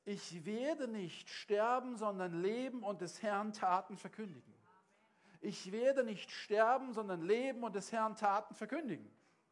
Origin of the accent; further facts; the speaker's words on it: Germany; Ein Beispiel aus unserer Geschichte als Deutsche.